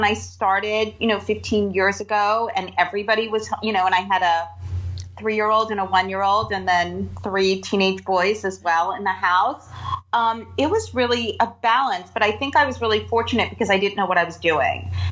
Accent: New Jersey, United States; So I grew up in Jersey, went to school in Boston

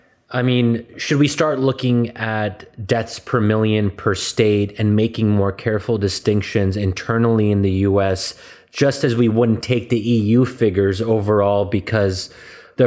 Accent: United States; which is bonkers to me as an American.

